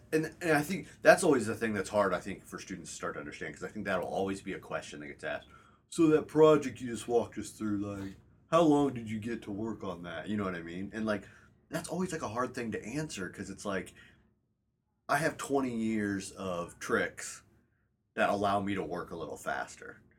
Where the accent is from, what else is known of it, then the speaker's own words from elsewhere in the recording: Kansas City, Kansas, United States; I'm a kid from Kansas. I'm born and raised in Kansas City, live in Kansas City.